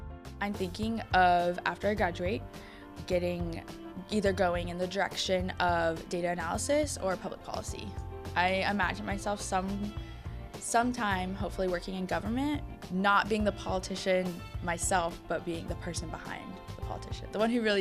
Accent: Alaska, United States; also born or lived in Oklahoma City, United States; So when people ask if I am born and raised in Alaska, I feel bad saying yes, because it's not true, but to me, Alaska's all I remember. So to me, I was basically born in Alaska. I was born in Oklahoma City.

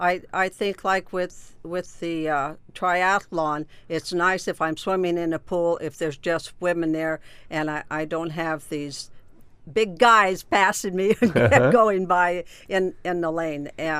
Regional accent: Alaska, United States; You know, growing up in Alaska and the darkness in the wintertime

